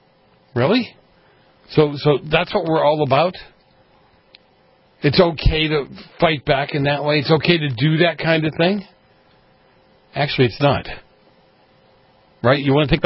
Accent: East Coast, United States; But I grew up on the East Coast.

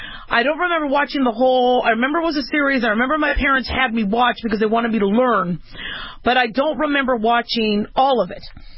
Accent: Phoenix, Arizona, United States; also born or lived in Las Vegas; I grew up in Phoenix and I grew up in Vegas, so I know that you wait to let the hose run out a little bit

